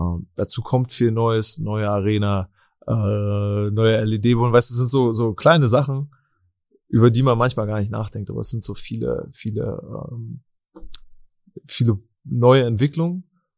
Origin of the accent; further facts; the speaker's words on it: Berlin, Germany; Wir kommen aus derselben Ecke aus Berlin